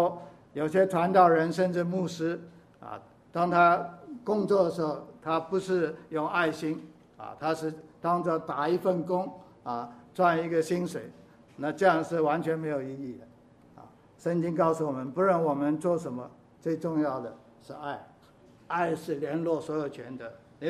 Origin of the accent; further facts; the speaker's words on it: Hong Kong; 我们香港人很骄傲，啊，我们是香港人